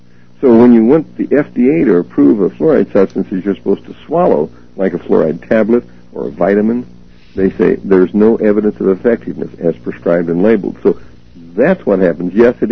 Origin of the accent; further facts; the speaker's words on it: Kansas, United States; As I'm from Kansas, and I don't like to plow that field again and again and again